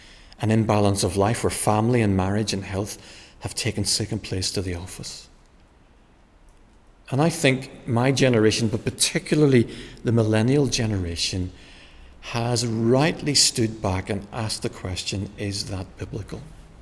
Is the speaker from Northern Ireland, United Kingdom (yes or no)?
yes; Northern Ireland, United Kingdom; I grew up in Northern Ireland